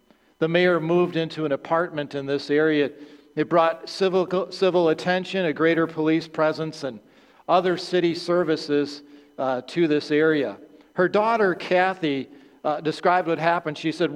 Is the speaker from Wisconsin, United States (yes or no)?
yes; Union Grove, Wisconsin, United States; I grew up in Union Grove and I always heard about